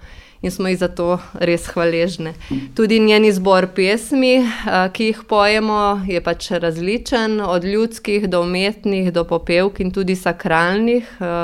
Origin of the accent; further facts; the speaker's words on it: Drežnica, Gorizia, Slovenia; Vse smo iz Drežniškega, a ne iz Drežniških vasi.